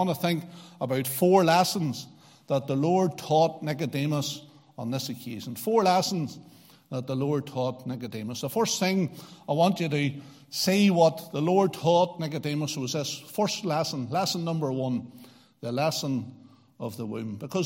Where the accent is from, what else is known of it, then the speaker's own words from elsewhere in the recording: Northern Ireland, United Kingdom; We are from Northern Ireland. We are from perhaps a Bible-believing background.